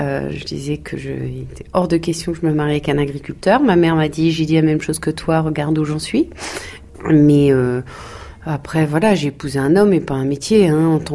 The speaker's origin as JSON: {"language": "French", "town": "Tracy-sur-Mer", "region": "Normandy", "country": "France", "said": "Je viens de Tracy-sur-Mer, le village juste à côté, où mes parents étaient éleveurs laitiers aussi."}